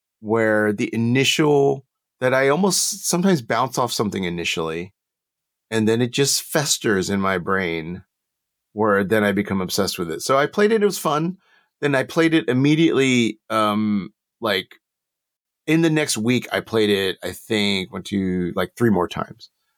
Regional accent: Texas, United States; he's someone who I do not talk about elections with because I grew up in Texas.

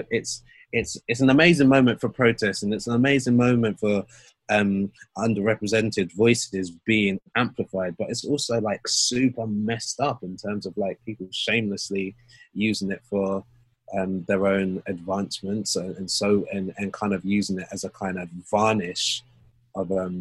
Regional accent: Walthamstow, London, United Kingdom; so I grew up in Walthamstow, which is in East London.

